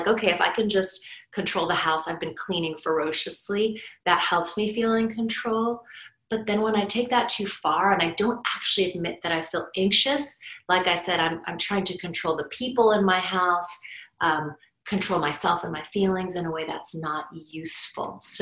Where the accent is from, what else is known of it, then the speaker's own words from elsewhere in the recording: Lebanon; So like, I come from Lebanon. I come from a family that fled war.